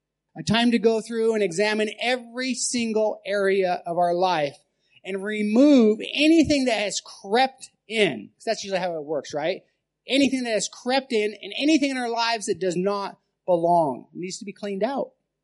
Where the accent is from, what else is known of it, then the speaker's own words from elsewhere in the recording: United States; moved away as an adult; When I grew up, you know, in America where I live, we had four different seasons.